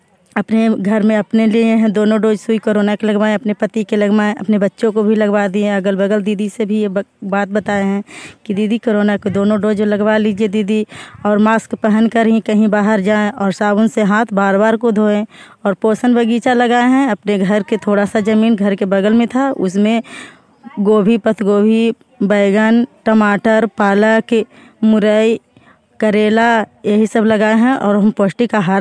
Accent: Basta, India; ग्राम बस्ता के रहने वाली हूँ

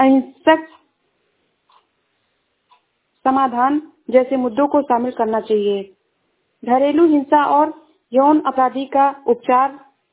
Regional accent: Shravasti, Uttar Pradesh, India; मैं जिला श्रावस्ती से हूँ।

